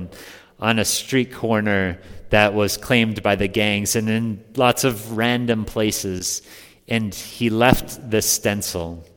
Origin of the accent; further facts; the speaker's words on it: Minnesota, United States; I was from Minnesota, and none of those things.